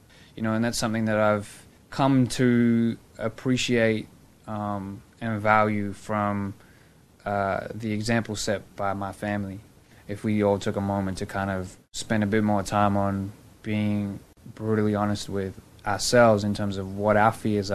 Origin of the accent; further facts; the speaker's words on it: Sydney, New South Wales, Australia; I was born and raised in Australia in Southwest Sydney. My parents migrated to Australia in the late 80s from Punjab, the north of India. But then there's also our faith rooted in Sikhism.